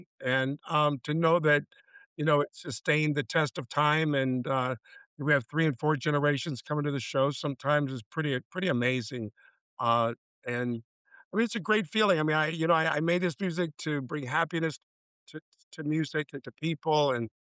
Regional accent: Miami, Florida, United States; I'm in Miami. I live 10 miles from where I was born and where I grew up.

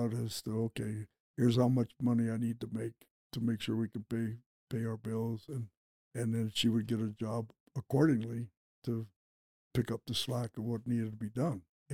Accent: Utah, United States; And I said, well, you know, we're from Utah, you know.

